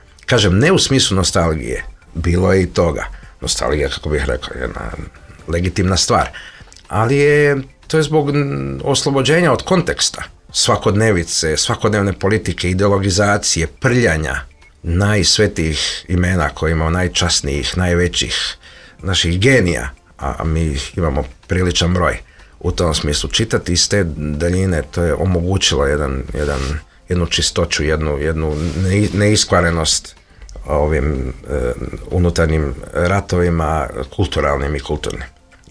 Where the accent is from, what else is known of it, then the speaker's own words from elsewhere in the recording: Zagreb, Zagreb County, Croatia; moved away; mom rodnom gradu, Zagrebu.